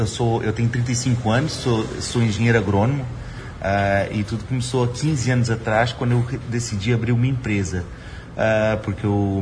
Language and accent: Portuguese; Maringá, Paraná, Brazil; born there; ter sido tão bem recebido nessa cidade, que é a cidade onde eu nasci